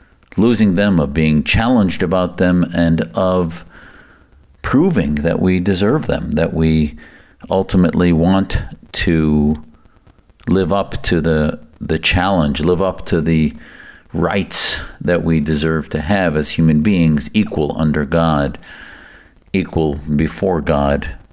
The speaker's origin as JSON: {"language": "English", "country": "United States", "said": "to me as an American, as somebody who loves this country"}